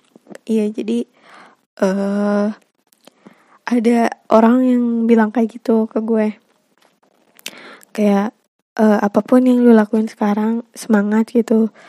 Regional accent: North Sumatra, Indonesia; accent: Medan; kenapa logatku jadi Medan, ya macam tuh lah gitu

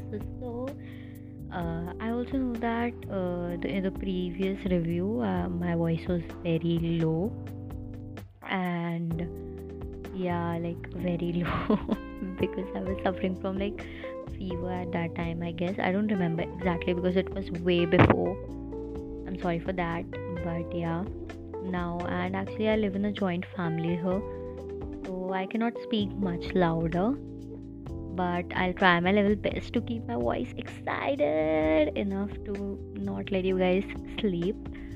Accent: India; I'm an Indian brown girl reviewing K-dramas here.

